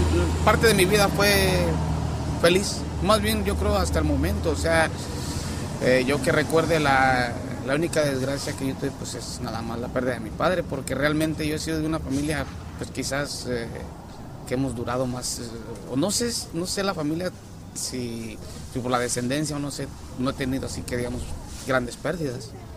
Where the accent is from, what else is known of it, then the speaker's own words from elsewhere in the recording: Uruapan, Michoacán, Mexico; Soy del estado de Michoacán, exactamente de Uruapan.